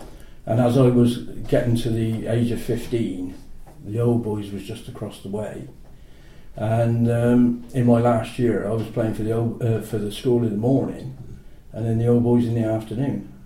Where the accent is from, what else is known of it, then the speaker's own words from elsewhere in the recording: Rothesay, Scotland, United Kingdom; born there; I was born on the Isle of Bute, Rossi, the Isle of Bute, 1950. My mother was from the island, and all her side are Scottish descendants. And my father was actually from Gloucester